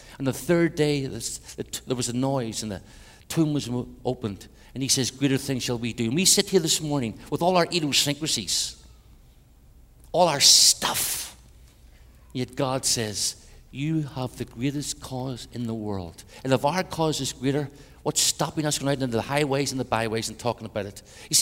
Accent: Ireland; now in Belgium; I live in Belgium now. I'm from Ireland, but live in Belgium.

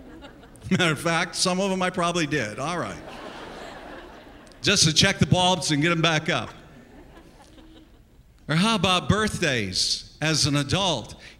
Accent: South Dakota, United States; Now, I grew up in South Dakota. In South Dakota, you could drive at the age of 14.

